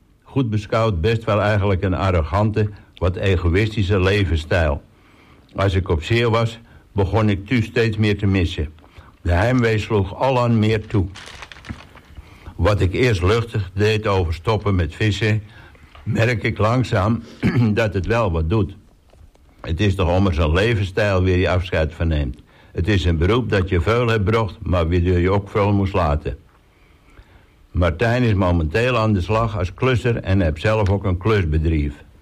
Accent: Harlingen, Friesland, Netherlands; born there; now in Texel, Netherlands; 48 jaar oud. Maar ik ben geboren in Harlingen. En ik woon sinds 1991 op Texel. En ik ben hier gekomen door mijn vaders werk.

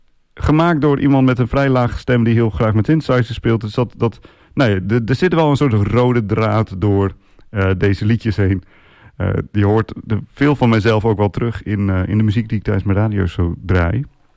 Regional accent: Assen, Drenthe, Netherlands; moved away; Toen ik in Utrecht woonde, of in de buurt van Utrecht, ik woonde in Zeist, reed ik vaak naar mijn moeder toe, die in Assen woont, in Assen-Drenthe, waar ik ook ben geboren en getogen.

